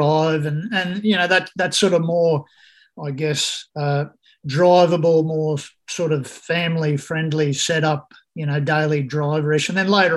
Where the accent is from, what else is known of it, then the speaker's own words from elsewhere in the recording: Bundaberg, Queensland, Australia; where I grew up in Bundaberg in Queensland